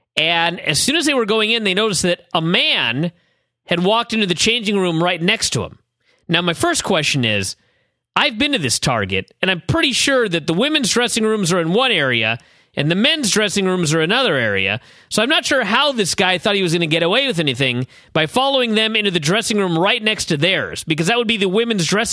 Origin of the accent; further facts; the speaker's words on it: Bothell, Washington, United States; a crime that had happened here in Bothell, my hometown recently